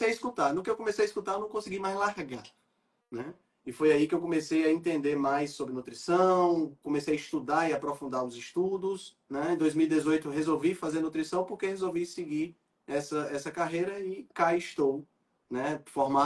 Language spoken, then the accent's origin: Portuguese; Fortaleza, Ceará, Brazil; Eu sou daqui de Fortaleza.